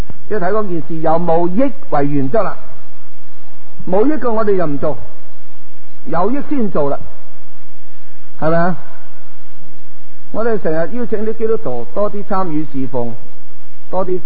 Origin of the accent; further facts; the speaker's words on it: Hong Kong; 因为打牌是我们香港人最常见的玩意来的